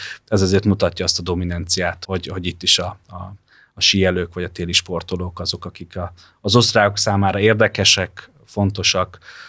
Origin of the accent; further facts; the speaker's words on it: Hungary; mivel én magyar vagyok, mivel ismertem ezt a közeget